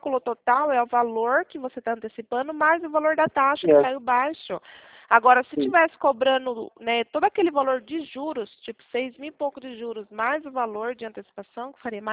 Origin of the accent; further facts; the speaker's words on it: Sorocaba, São Paulo, Brazil; Sou daqui de Sorocaba, mas eu atendo o Brasil todo.